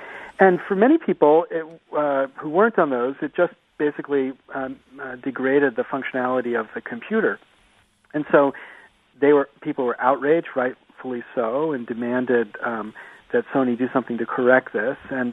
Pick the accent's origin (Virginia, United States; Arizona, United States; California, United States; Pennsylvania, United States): Pennsylvania, United States; I grew up in Pennsylvania.